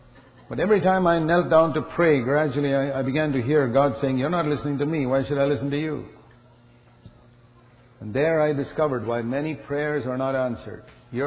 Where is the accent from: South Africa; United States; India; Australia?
India; born there; I remember when I was born in the Orthodox Church in India. I was baptized as an infant.